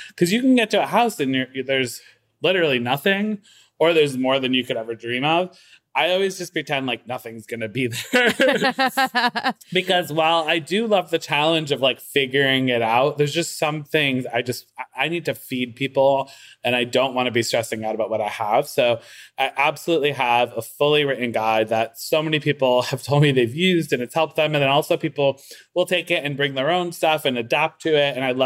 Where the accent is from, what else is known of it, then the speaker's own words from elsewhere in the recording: Waterbury, Connecticut, United States; Because I'm from Waterbury.